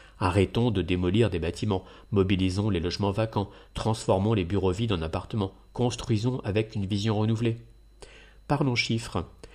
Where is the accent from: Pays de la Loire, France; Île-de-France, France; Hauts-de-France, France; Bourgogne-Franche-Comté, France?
Île-de-France, France; Vitry; J'ai grandi à Vitry, loin de la politique.